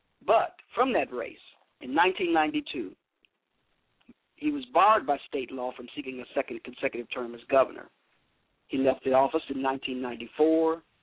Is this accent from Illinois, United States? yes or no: yes; Chicago, Illinois, United States; phenomenal black man from Chicago, Illinois, my home state and city.